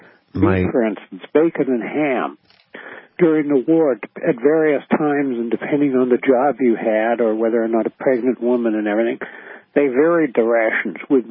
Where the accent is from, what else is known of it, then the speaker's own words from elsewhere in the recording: England, United Kingdom; born there; I was born in England